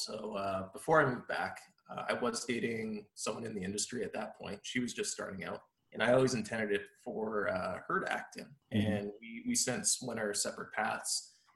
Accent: Sherwood Park, Alberta, Canada; I ended up coming back to my hometown of Sherwood Park in Alberta, Canada.

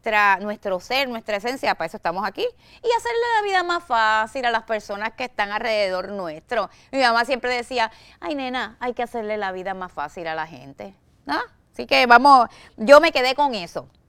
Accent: Puerto Rico; así somos los boricuas, para poquito no nos ponemos

